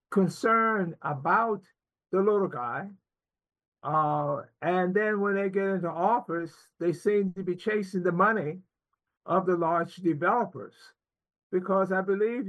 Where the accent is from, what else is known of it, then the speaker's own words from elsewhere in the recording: Maryland, United States; born there; because when I was born in Montgomery County, I was forced to go to segregated schools.